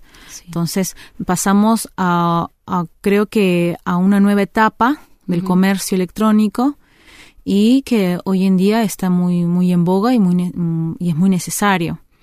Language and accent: Spanish; Peru; now in Uruguay; no solamente por uruguayas, sino también, como yo, peruanas, paraguayas